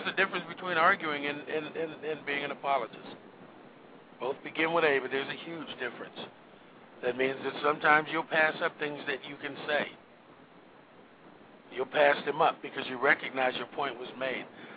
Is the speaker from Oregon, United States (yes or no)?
no; Youngstown, Ohio, United States; And I'm originally from Youngstown, Ohio. I'm not from Minnesota or from Youngstown, Ohio. During the blizzard of 78, we went to school and we were dismissed from school